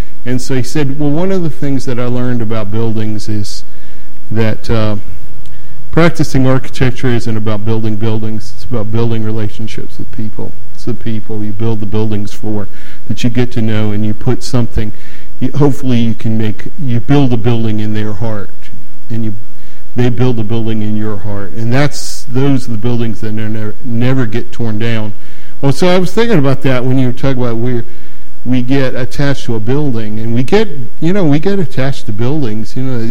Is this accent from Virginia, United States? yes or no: yes; Newport News, Virginia, United States; I grew up in Newport News, and I don't know if any of you grew up in Newport News